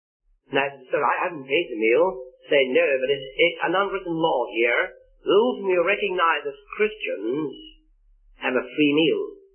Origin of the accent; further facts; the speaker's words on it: Scotland, United Kingdom; Even though I'm a Scotsman.